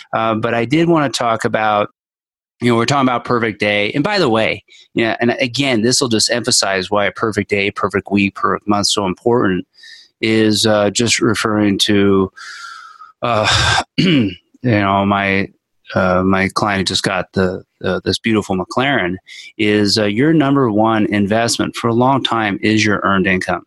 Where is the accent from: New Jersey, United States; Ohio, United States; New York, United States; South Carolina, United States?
New Jersey, United States; when I was a kid growing up in Jersey